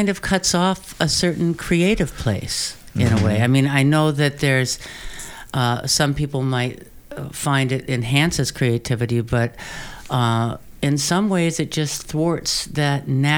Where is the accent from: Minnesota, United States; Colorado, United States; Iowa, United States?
Minnesota, United States; And see, in my case, I'm from Minnesota, so there wasn't a real, at that point in the early 60s, there wasn't really a counterculture active, you know.